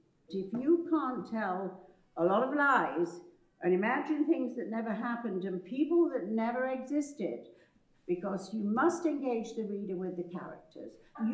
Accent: England, United Kingdom; now in New York, United States; Although I live in New York, I'm very much in England all the time because I'm English.

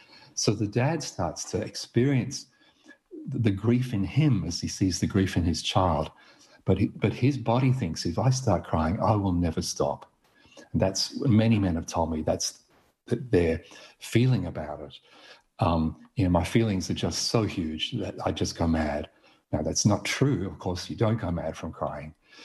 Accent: Yorkshire and the Humber, United Kingdom; I grew up in Yorkshire, which was the world capital of negative parenting.

